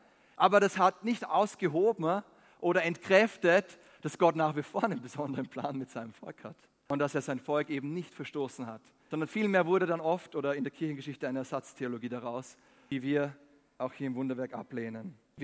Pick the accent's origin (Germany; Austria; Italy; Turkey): Austria; als Österreicher, nicht wegzuschauen